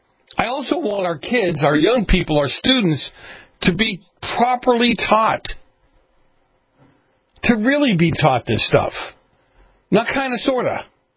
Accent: Boston, Massachusetts, United States; But where I grew up in Boston, these people seem to feel that they're so enlightened

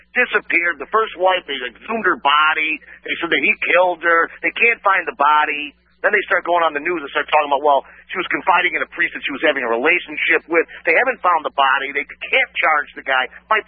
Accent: United States; but I am so American.

